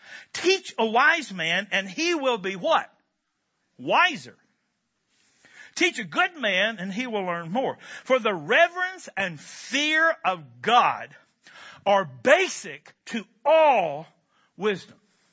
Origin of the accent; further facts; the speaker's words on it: Kentucky, United States; You could smoke, because I'm from Kentucky, where smoking is still indeed a spiritual gift.